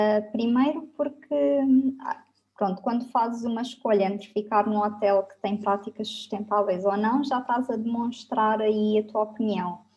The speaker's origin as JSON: {"language": "Portuguese", "region": "Lisbon", "country": "Portugal", "said": "tenho 26 anos, eu sou de Lisboa."}